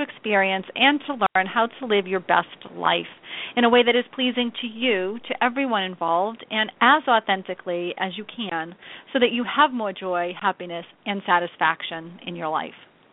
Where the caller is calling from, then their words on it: Massachusetts, United States; accent: Boston; I'm coming to you today from my studio outside a suburb of Boston, Massachusetts, so you might hear my Boston accent every now and again.